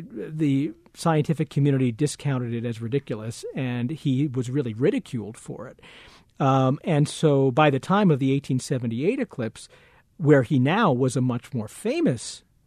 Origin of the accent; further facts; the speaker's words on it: New England, United States; Well, you know, I live in Colorado, yeah. Although I grew up in New England.